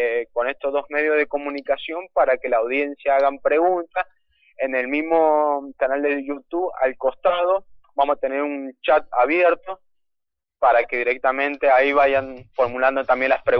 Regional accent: Argentina; a nosotros como argentinos no nos toca tanto

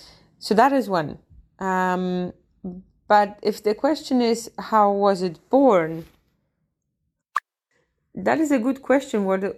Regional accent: Poland; Latvian is a second language; now in Latvia; Es esmu poliete. Un dzīvoju jau Latvijā 7 gadus.

